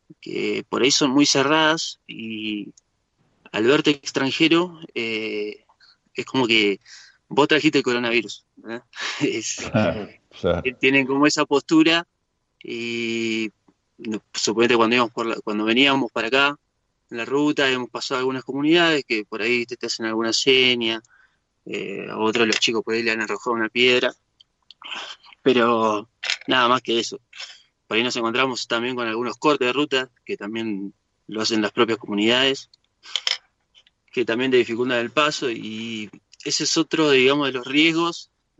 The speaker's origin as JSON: {"language": "Spanish", "town": "La Plata", "region": "Buenos Aires Province", "country": "Argentina", "said": "Yo soy de Alto de San Lorenzo."}